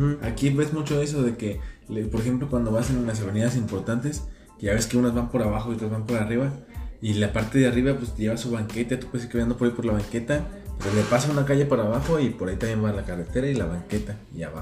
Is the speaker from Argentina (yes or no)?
no; Mexico; ese es uno de los primeros trabajos que uno como mexicano empieza a trabajar aquí